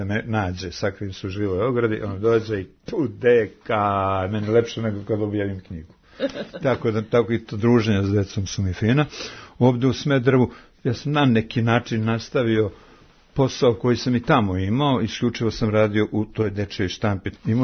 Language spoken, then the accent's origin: Serbian; Lipljan, Kosovo; ja sam otud iz Lipljana, iz jednog sela, onog tragičnog, Starogradsko.